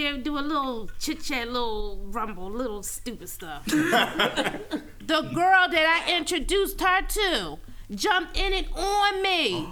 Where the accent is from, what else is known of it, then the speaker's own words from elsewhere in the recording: Philadelphia, Pennsylvania, United States; She's from Philly. I'm from Philly.